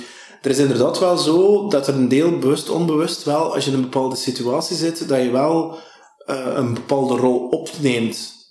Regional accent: Flanders, Belgium; accent: West Flemish; moved away as an adult; also born or lived in Brussels / Leuven; Maar ik heb wel de tongval, maar mezelf beschouw ik niet als de klassieke West-Vlaming.

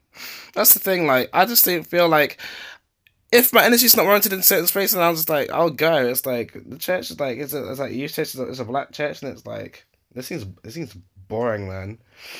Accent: Nottingham, East Midlands, United Kingdom; I'm from Nottingham. What country are you from? England.

